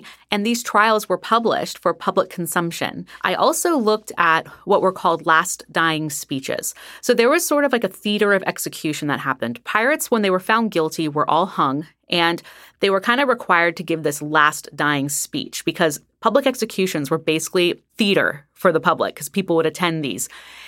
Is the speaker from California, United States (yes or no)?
yes; Los Angeles, California, United States; I am from Los Angeles. I'm an LA native, and I love Disneyland. And I grew up going to Disneyland at least once or twice a year with my family.